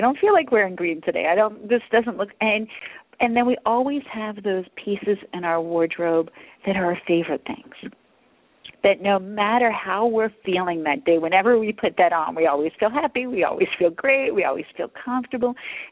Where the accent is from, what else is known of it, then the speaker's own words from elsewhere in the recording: Atlantic City, New Jersey, United States; And there was a shop where I grew up in Atlantic City, New Jersey, that had a lot of one-of-a-kind dresses